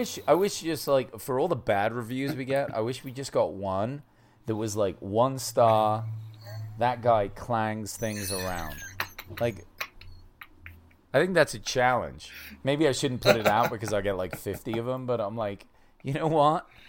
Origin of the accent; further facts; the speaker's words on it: United Kingdom; As a Brit